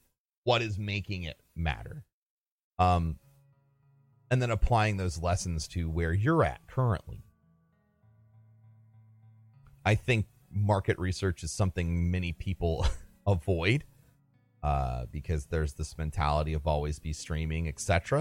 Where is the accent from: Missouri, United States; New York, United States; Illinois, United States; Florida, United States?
Missouri, United States; St. Louis; back in my hometown in St. Louis, there's a company called Blueprint Coffee